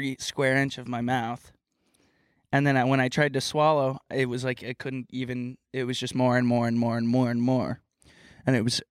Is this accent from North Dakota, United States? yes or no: no; Texas, United States; Southern. I'm from Texas.